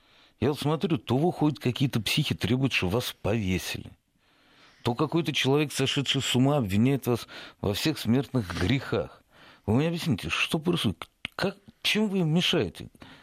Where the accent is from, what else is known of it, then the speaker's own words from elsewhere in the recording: Moscow, Russia; А я москвич, даже не знаю, где Челобитьево.